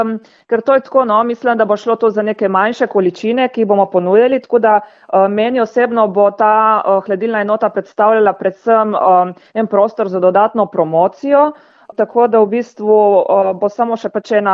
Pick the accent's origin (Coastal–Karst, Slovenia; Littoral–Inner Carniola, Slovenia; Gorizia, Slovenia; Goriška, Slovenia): Gorizia, Slovenia; Ustje; nosilka dopolnilne dejavnosti na kmetiji. Prihajam iz Usti pri Ajdovščini.